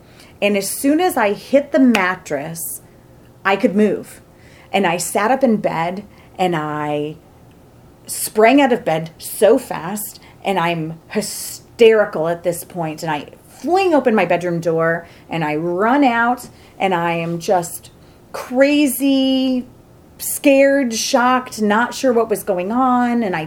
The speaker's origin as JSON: {"language": "English", "region": "Michigan", "country": "United States", "said": "Michigan."}